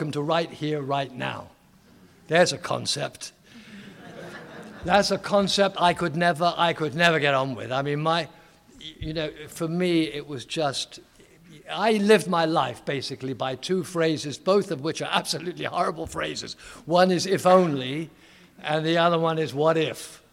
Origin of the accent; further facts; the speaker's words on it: London, United Kingdom; Actually, I'm from London. As many of you might have guessed, I'm from England. And I was born during the war. That's the Second World War.